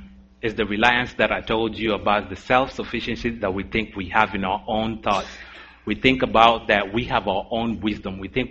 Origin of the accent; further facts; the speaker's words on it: Nairobi, Kenya; I come from Nairobi, Kenya. My city alone has 3 million people just in the city.